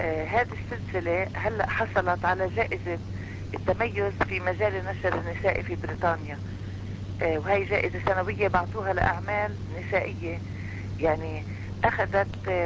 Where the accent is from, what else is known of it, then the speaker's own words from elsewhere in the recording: Palestine; وأنا من فلسطين.